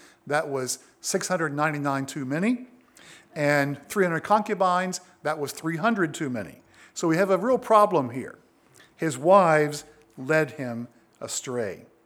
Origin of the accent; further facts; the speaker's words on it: United States; now in Canada; We also have politics in the country where I hail from, south of the border.